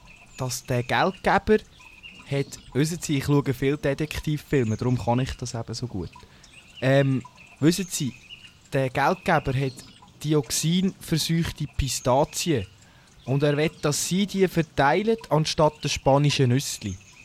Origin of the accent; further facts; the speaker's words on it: Switzerland; Bei uns in der Schweiz sagt man Sammy Klaus.